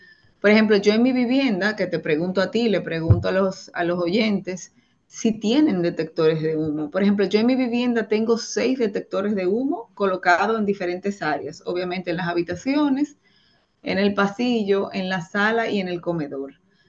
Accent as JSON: {"language": "Spanish", "country": "Dominican Republic", "said": "donde no necesariamente nosotros como dominicanos tenemos las medidas"}